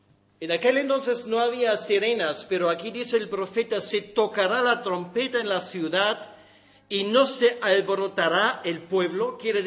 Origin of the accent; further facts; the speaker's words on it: Germany; en mi pueblo, en todos los pueblos y ciudades en Alemania